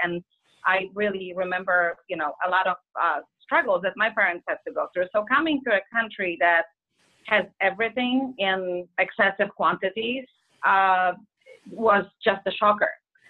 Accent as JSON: {"language": "English", "country": "Poland", "tie": "born or raised there", "second_language": "English", "moved": "as an adult", "lives_now": "Los Angeles, United States", "said": "I have been in Los Angeles for the past 25 years. I came from Poland. I was born and raised there for 21 years."}